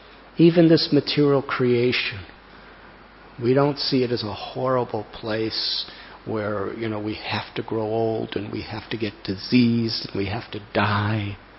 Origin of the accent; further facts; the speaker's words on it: Mumbai, Maharashtra, India; I'm from Mumbai, I don't know the roads here. Actually, I don't even know the roads in Mumbai.